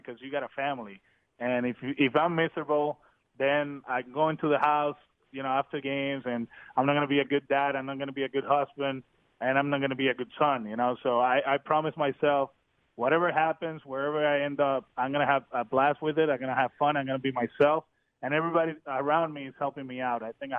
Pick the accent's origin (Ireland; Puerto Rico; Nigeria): Puerto Rico; Caguas; I managed winter ball in Puerto Rico. I actually managed my hometown team, the Caguas Criollos.